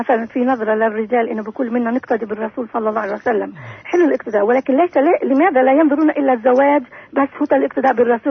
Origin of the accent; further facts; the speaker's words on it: Palestine; احنا الظروف اللي منعيش فيها يعني كفلسطينيين